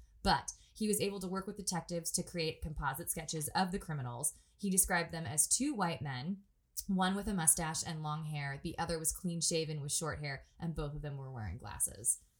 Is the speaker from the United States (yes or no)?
yes; California, United States; I grew up in Butte County, guys.